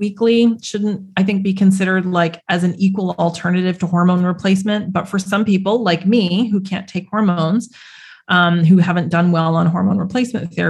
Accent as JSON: {"language": "English", "country": "Canada", "tie": "born or raised there", "said": "where I grew up in Canada. I don't think we've ever actually seen a yam."}